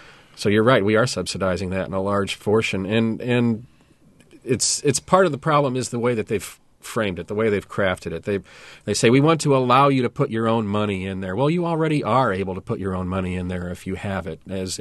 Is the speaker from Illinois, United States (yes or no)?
yes; Illinois, United States; now in East Central Illinois, United States; I'm actually originally from the Metro East area of Illinois, across on the Illinois side of the river from St. Louis. But I've been here in East Central Illinois now off and on for the better part of 30-some years